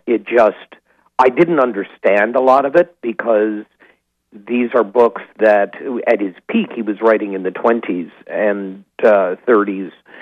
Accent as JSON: {"language": "English", "town": "Detroit", "region": "Michigan", "country": "United States", "said": "Again, as an American from Detroit, it's not a name I was familiar with. And when I went back to the States in the late 60s"}